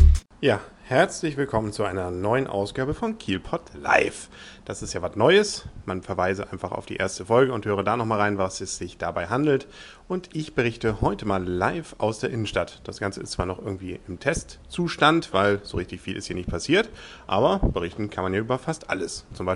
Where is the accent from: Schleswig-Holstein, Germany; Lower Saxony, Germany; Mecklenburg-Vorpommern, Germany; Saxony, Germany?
Schleswig-Holstein, Germany; Kiel; weil das ja meistens Comicfilme sind, beziehungsweise Zeichentrick, und da kriegt man ja als Kieler dann auch wenig mit.